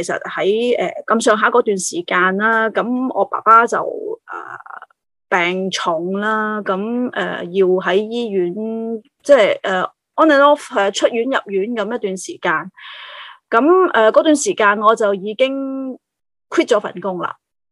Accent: Shuikou, Guangdong, China; 退休的地方啦，就是回到我的家乡啦，水口啦

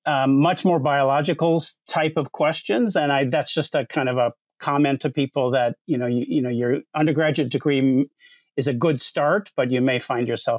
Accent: Minnesota, United States; also born or lived in New York City / Los Angeles; now in Iowa, United States; So I grew up in Minnesota, which is a northern state in the U.S., and I'm now working in Iowa, so not very far away.

